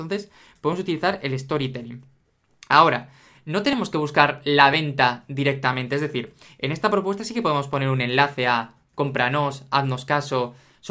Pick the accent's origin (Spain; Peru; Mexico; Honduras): Spain; Madrid, Community of Madrid; pues yo soy de Madrid y quiero ir